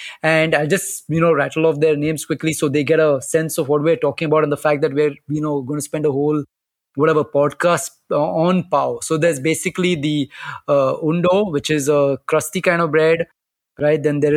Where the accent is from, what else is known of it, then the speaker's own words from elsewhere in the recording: Candolim, Goa, India; By the way, I'm from Kandulam, which is the neighbor.